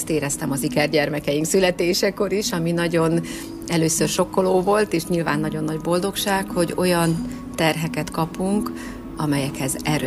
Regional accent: Békés, Hungary; moved away as an adult; Amúgy békési származású vagyok, és jelenleg a férjemmel a Sarkadbelvárosi gyülekezetben szolgálunk most már 10 év óta. Békésen érettségiztem, utána kerültem ide Debrecenbe

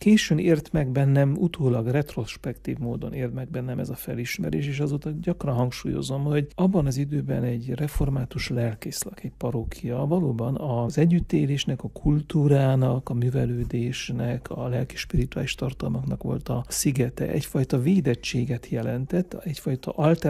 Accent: Székelyvaja, Mureș County, Romania; also born or lived in Szövérd; Édesapám lelkész, és lelkész családban nevelkedtem a Marosvásárhely közelében. Pici koromat Szövérden, és azt követően 20 éven keresztül Székelyvajában élt a család. Az elemiskoláimat Székelyvajában, Marosvásárhelytől 15 kilométerre egy szintiszta magyar református falu. Tehát itt töltöttem a gyerekkoromat

